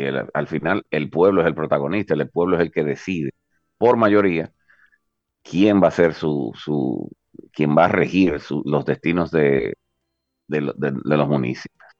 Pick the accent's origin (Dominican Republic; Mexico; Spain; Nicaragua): Dominican Republic; La Vega; a los que somos de La Vega nos quedará el mal sabor de saber que en la República Dominicana por primera vez se produjo algo así